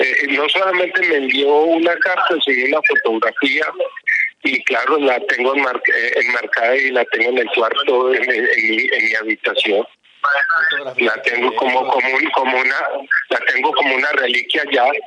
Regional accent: Anserma, Caldas, Colombia; que el párroco de aquí de mi pueblo me explicó de qué se trataba esa bendición. Es más o menos la historia de la carta del Papa Francisco. De Anserma Caldas.

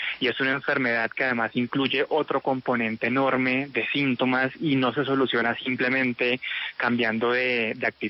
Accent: Colombia; Y también como colombianos, como esta idea del perrenque, del poner la actitud.

